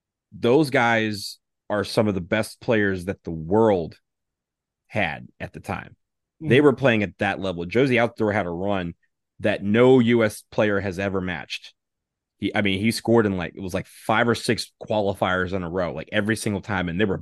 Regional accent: Nacogdoches, Texas, United States; I'm from Nacogdoches.

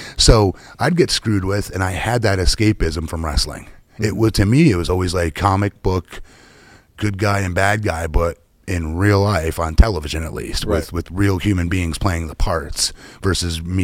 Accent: Northeast, United States; I grew up in the Northeast originally.

